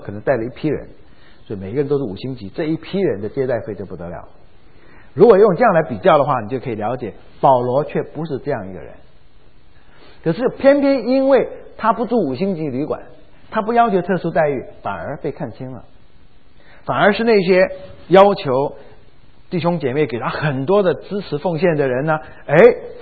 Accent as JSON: {"language": "Chinese", "country": "Taiwan", "said": "那尤其台湾来的，我们台湾人是从小就读圣贤书的"}